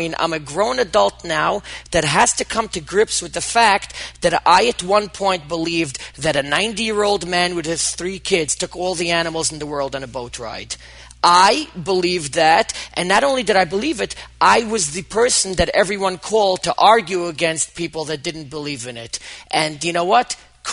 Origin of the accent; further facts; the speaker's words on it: Brooklyn, New York, United States; Yes, I was raised in Brooklyn, New York, and I never know how much of Orthodox Judaism I have to explain to people